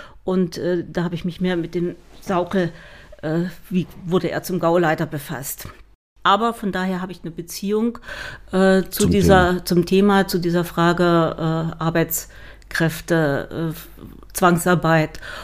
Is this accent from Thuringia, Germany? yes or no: yes; Weimar, Thuringia, Germany; now in Pößneck, Germany; Ich komme ursprünglich aus Weimar, ich bin also Thüringerin, habe in Jena studiert, mein Mann auch